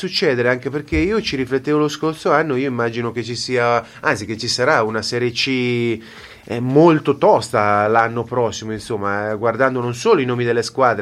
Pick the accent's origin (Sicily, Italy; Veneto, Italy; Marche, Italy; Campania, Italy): Marche, Italy; io mi auguro da marchigiano che si salva